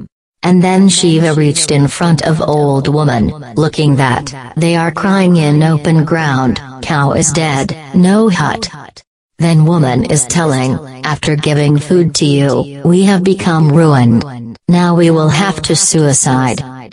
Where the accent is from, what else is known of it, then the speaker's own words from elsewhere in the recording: California, United States; I am an American girl. … from California.